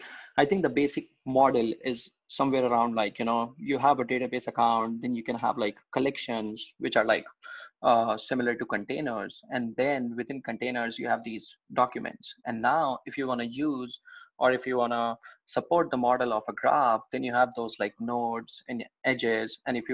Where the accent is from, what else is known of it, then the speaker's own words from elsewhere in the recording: India; now in Seattle, United States; So I'm based in Seattle right now. I'm originally from India, and I came to US, I guess, almost 4 years back.